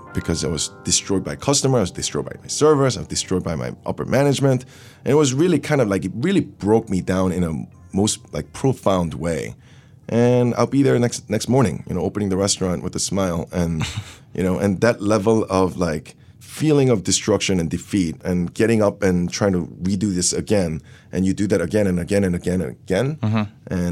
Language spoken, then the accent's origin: English; Seoul, South Korea; moved away; also born or lived in Long Island, United States; Growing up in Seoul, before I moved, I also very much enjoyed Korean barbecue